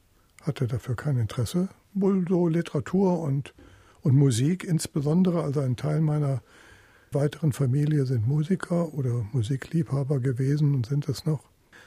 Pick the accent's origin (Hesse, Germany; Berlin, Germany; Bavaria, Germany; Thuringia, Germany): Hesse, Germany; Kassel; also born or lived in Fulda; In Kassel bin ich aufgewachsen und Kassel und Fulda bin ich zur Schule gegangen.